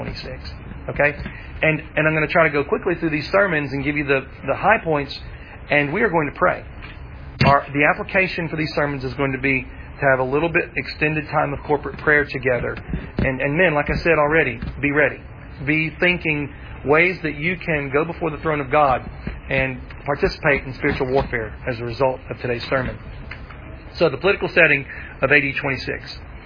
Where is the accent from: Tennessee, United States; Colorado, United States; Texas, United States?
Tennessee, United States; I'm from Tennessee.